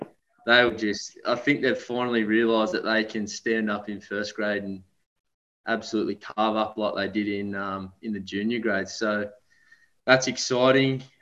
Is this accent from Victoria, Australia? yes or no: no; Armidale, New South Wales, Australia; now in Sawtell, Australia; So disclaimer, I grew up in Armidale, but I call Sawtell home now.